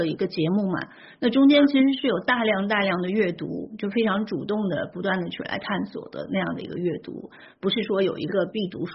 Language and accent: Chinese; China; 就尤其是像我们中国人嘛